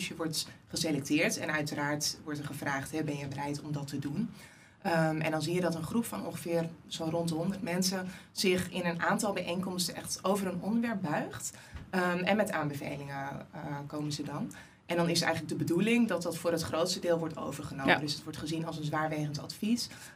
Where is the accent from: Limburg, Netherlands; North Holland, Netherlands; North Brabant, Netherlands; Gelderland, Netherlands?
North Holland, Netherlands; Langendijk; Ik kom uit Langendijk in Noord-Holland.